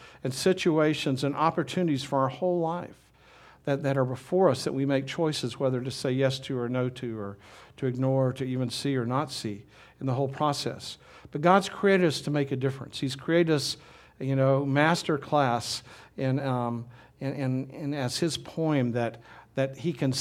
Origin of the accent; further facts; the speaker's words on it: Minden, United States; I remember I grew up in Minden, and many of you are here from Minden